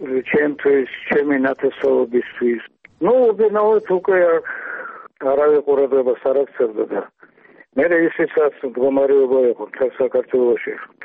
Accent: Tbilisi, Georgia; born there; მაგრამ მე ხომ თბილისში დავიბადე

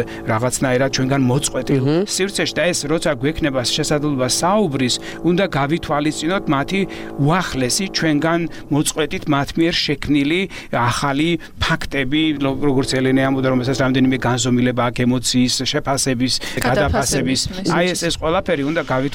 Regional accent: Samegrelo-Zemo Svaneti, Georgia; მეზობელი კუთხიდან ვარ სამეგრელო ამიტომ ვარ წარმოშობილი

